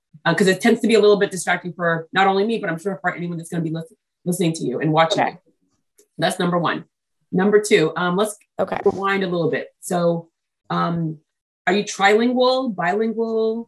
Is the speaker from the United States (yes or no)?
yes; United States; born there; I was born in America, conceived in Haiti, born in America, because my mom was 8.5 months pregnant with me.